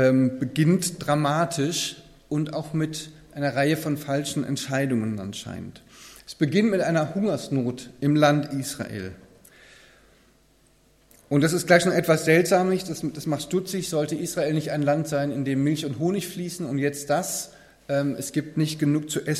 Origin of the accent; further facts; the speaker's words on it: Ewersbach, Hesse, Germany; Ich komme aus Eversbach